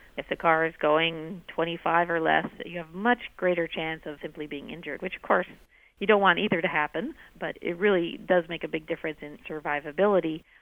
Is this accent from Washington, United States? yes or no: yes; Burien, Washington, United States; I did grow up in Seattle, so I have some familiarity with it. And in fact, I grew up in Burien, where my sister still teaches in the Highline School District.